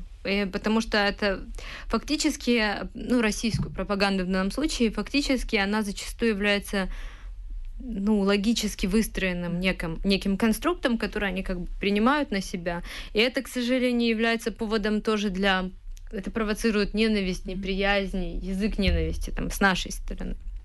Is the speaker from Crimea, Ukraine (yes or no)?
no; Kyiv, Ukraine